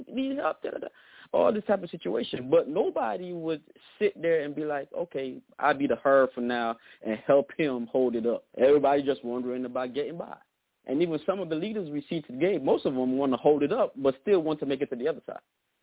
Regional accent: Florida, United States; now in New Jersey, United States; You know, I'm from Florida. I moved up to Jersey, and we were struggling about trying to get video in a studio.

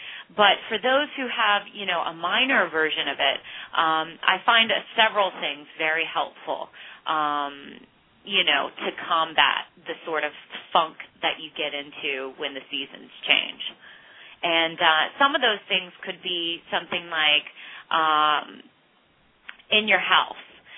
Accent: North Carolina, United States; I'm from North Carolina and I moved to, you know, the busiest city in the world with the most people.

